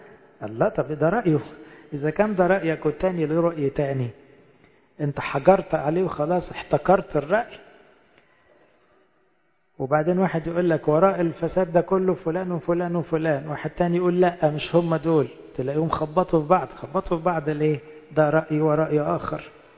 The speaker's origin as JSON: {"language": "Arabic", "country": "Egypt", "said": "لأنه أحياناً شعبنا يكون غير منظم شوية. كمصريين تلاقوا ايه كل واحد يتكلم"}